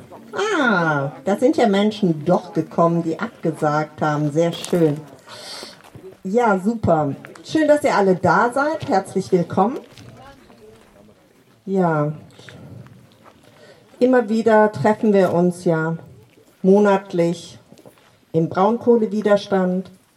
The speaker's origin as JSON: {"language": "German", "town": "Aachen", "region": "North Rhine-Westphalia", "country": "Germany", "said": "ich komme aus Aachen"}